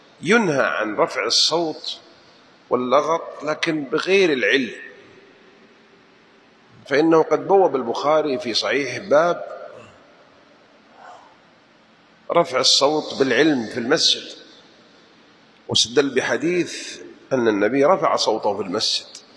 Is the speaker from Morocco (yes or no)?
no; Jeddah, Makkah Province, Saudi Arabia; والياقوت لربما أول مرة أدخله مع أني من أهل جدة